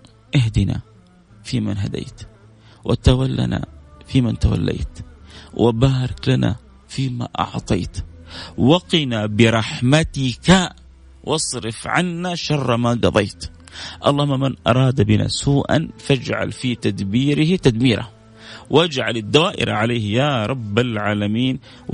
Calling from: Jeddah, Makkah Province, Saudi Arabia

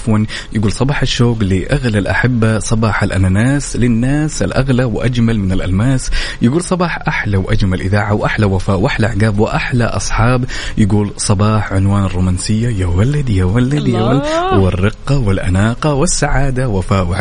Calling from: Abha, Asir, Saudi Arabia; وطبعا درجة الحرارة عندنا في أبها البهية 12 درجة مئوية

